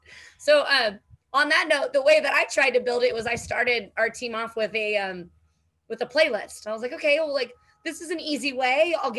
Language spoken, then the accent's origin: English; Mission Viejo, California, United States; so Bethany grew up in Mission Viejo, where I grew up in Mission Viejo.